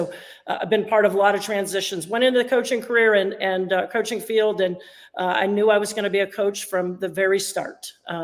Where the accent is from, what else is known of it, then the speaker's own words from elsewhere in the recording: Baton Rouge, Louisiana, United States; I'm from Baton Rouge, grew up there, didn't go to school at LSU.